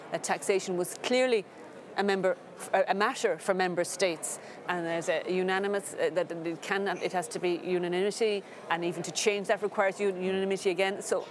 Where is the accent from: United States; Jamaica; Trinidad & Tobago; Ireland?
Ireland; particularly if I come from Ireland